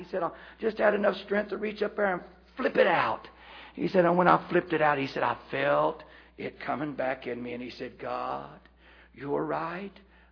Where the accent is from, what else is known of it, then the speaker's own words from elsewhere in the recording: Indiana, United States; The old timers, when I was raised up around Indiana, would talk about restoring things